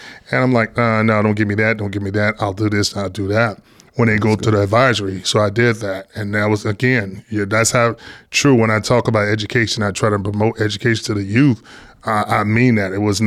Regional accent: Elm Grove, Texas, United States; Well, it's easier to describe. Yeah. Actually from a small town called Elm Grove, Texas. And I went to a small 2A school

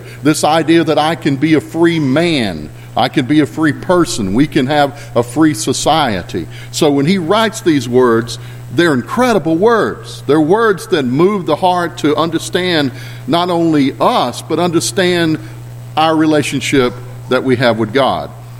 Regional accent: United States; because I'm an American. I don't really understand it anyway.

